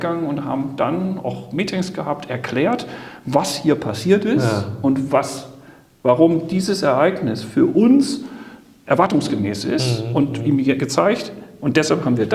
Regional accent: Germany; now in China; Und ich gucke als Deutscher aus China auf die Welt.

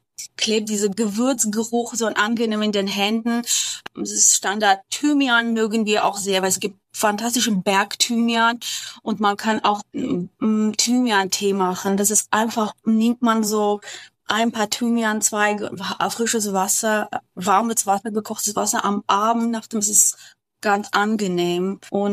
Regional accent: Yerevan, Armenia; Ja, ich komme aus Jerewan, ich komme aus Armenien

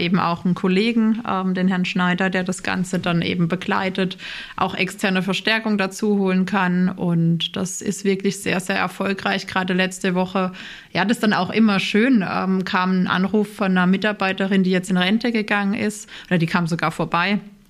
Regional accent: Rhineland-Palatinate, Germany; Ich komme aus der Pfalz und habe da nahe der französischen Grenze gelebt

